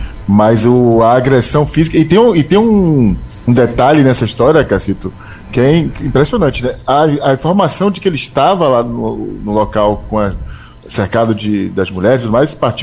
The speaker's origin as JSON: {"language": "Portuguese", "region": "Rio de Janeiro", "country": "Brazil", "said": "Eu sou carioca, mas não conheço essa"}